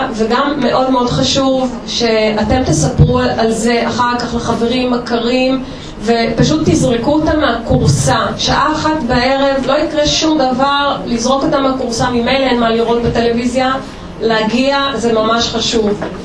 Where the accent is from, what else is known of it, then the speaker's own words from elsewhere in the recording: Haifa, Haifa District, Israel; אנחנו חיפאים לא כל כך מתורגלים לעניין הזה.